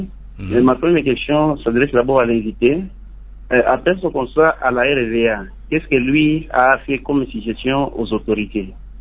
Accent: DR Congo; Ici, chez nous, en RDC

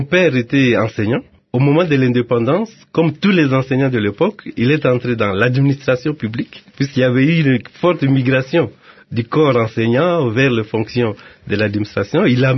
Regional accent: Mapangu, Kasaï, DR Congo; born there; Je suis né à Mapangu. Oui, oui, c'est au Kasaï occidental.

